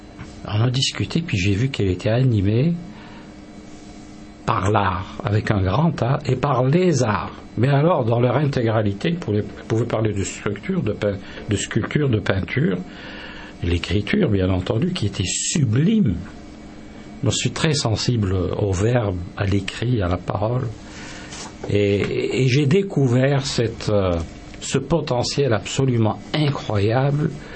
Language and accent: French; Algeria; je suis un Algérien, hein, plein d'ego